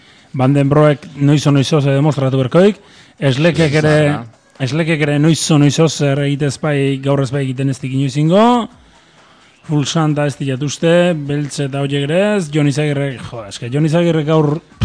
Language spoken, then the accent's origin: Basque; Barakaldo, Basque Country, Spain; Barakaldokoa naiz eta daukat paro obrero